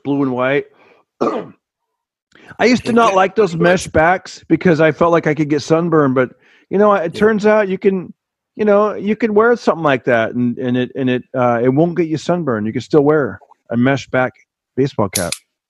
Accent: California, United States; when I was a kid growing up in Central California, we used to vacation a lot, like in San Luis Obispo area, San Simeon area.

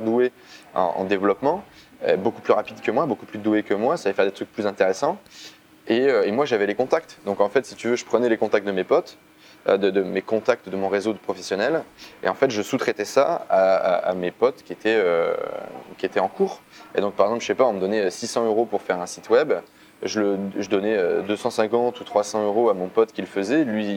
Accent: Italy; French is a second language; je me mets du coup à faire de la danse latine parce que je suis italien

